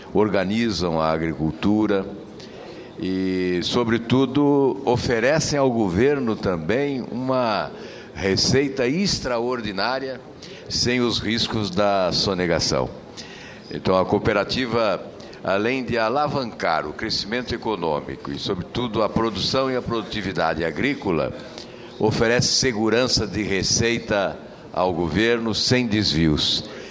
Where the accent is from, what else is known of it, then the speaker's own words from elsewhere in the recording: Paraná, Brazil; Eu que sou do Paraná, um estado eminentemente agrícola e que deve muito ao cooperativismo.